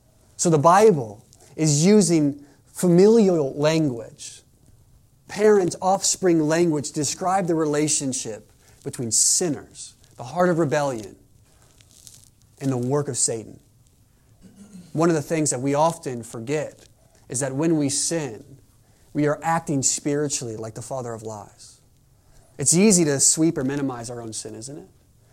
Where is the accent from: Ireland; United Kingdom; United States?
United Kingdom; England; this is Hebrew, okay, I'm English.